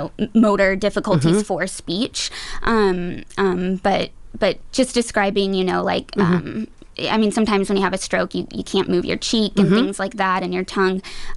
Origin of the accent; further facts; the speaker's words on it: New Mexico, United States; Yes, I am from New Mexico.